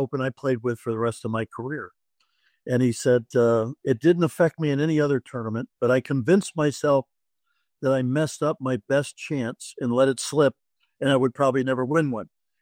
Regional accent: Rutland, Vermont, United States; and I grew up in Rutland, Vermont.

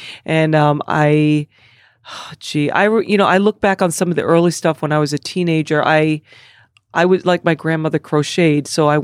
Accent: New York, United States; I was brought up in Long Island, in New York, in a culture that I had a good education

